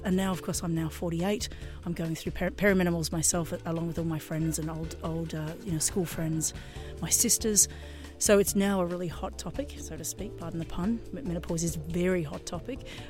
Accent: Sydney, New South Wales, Australia; also born or lived in London; now in Ibiza, Spain; And I'd come from London, although I'm from Sydney, Australia.

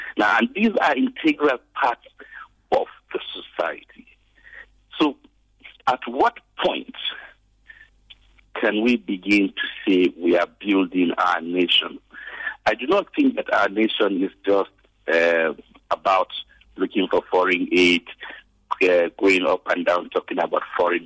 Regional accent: Nigeria; First, as a Nigerian. Second, as a lawyer.

